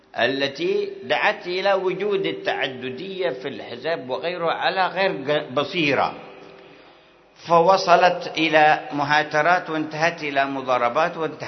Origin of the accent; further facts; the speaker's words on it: Hadhramaut, Yemen; يذكرون قرية من القرى عندنا في حضرموت